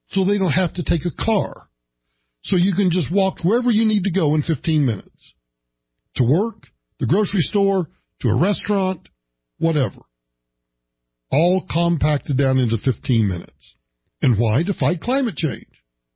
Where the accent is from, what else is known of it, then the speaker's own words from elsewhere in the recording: United States; now in Colorado, United States; The distance from my hometown to where I've been living for the past 30-plus years in Denver, or in Colorado, not specifically Denver, but to the capital of Colorado, is about 268 miles.